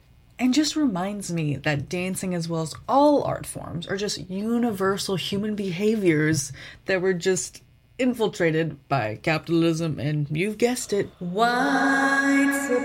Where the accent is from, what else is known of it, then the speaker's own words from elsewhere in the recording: Toronto, Ontario, Canada; growing up in Toronto.